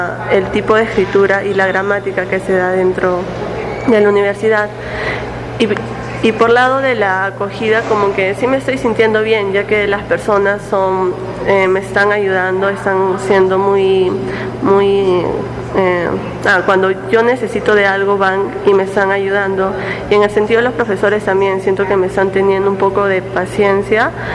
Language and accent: Spanish; Peru; now in Brazil; ellos son y la diferencia como somos en Perú. Aquí veo que son más amables, más acogedores. Bueno, en mi país también son así, pero no todas las personas.